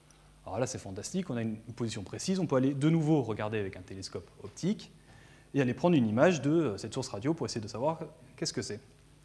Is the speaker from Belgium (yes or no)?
yes; Belgium; Donc, vu que je suis belge moi-même, je vais aussi dire quasar.